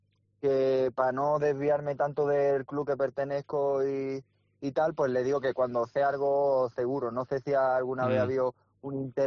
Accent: Cádiz, Andalusia, Spain; Porque al final yo soy de Cádiz, tengo mi familia allí

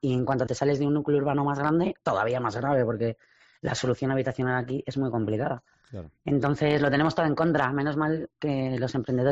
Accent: Madrid, Community of Madrid, Spain; moved away as an adult; Pues comenzamos un poco por casualidad, yo soy de Madrid.

